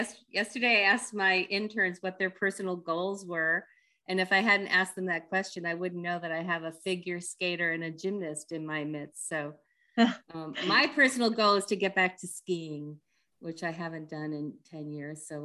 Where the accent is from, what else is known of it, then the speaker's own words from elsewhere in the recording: Owego, New York, United States; I'm from Owego, New York, where is near where you're all living now. So I love the upstate New York connection.